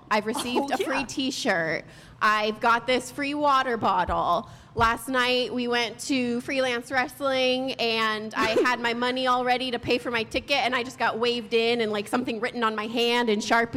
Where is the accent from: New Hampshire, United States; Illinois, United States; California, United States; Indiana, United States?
California, United States; Welcome to Chicago. We hail from California, the land of legal marijuana.